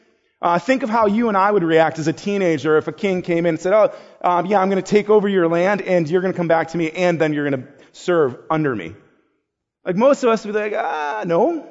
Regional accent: Buffalo, New York, United States; so when it's cold here, I'm from Buffalo, so when it's cold here, she was out swimming with the girls.

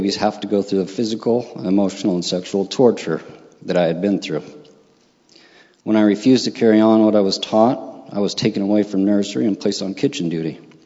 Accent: Salt Lake City, Utah, United States; born there; I was born in December 1978 in Salt Lake City. At the time, my mother was traveling from California to Michigan.

